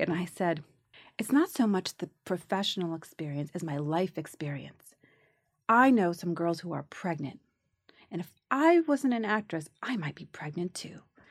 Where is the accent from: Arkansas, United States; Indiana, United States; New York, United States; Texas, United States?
New York, United States; born or raised there